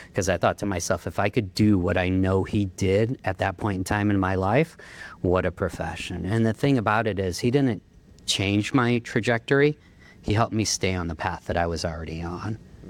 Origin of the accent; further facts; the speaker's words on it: Chicago, Illinois, United States; It actually goes back to where I'm really from, Chicago.